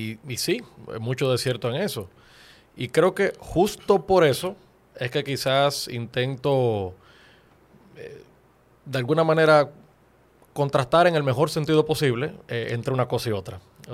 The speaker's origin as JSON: {"language": "Spanish", "country": "Dominican Republic", "said": "No era que yo era indiferente de lo que pasaba en mi país."}